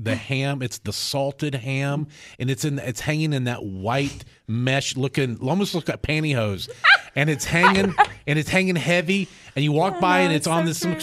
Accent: Cookeville, Tennessee, United States; Man, and listen, I'm from Cookeville. Like, I know Piggly Wiggly.

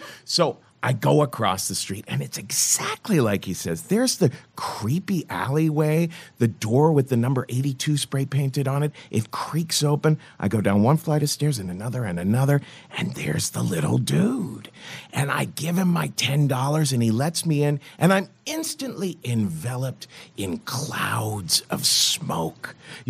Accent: Ohio, United States; And I thought to myself, geez, you know, I'm from Ohio. I don't know how to be impolite and like cut things.

